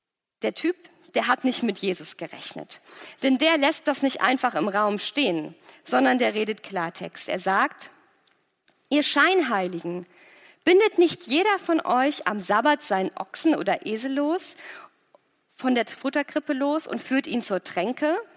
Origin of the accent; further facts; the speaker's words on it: Germany; Ich meine, wir sind Deutsche, wir wissen, was das bedeutet